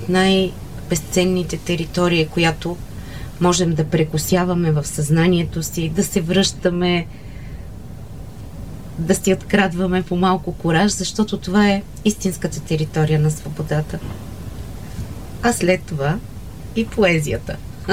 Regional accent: Musachevo, Sofia Province, Bulgaria; тъй като детството ми премина в Мусачево, едно село съвсем до София, откъдето е рода на баща ми. Там ме отгледа баба ми и така ме превърна в една жилава шопска пръчка.

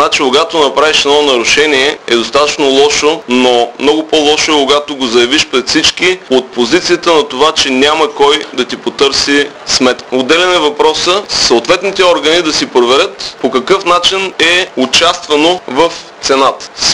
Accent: Burgas, Burgas Province, Bulgaria; моят проблем като бургазлия е, че властта в Бургас

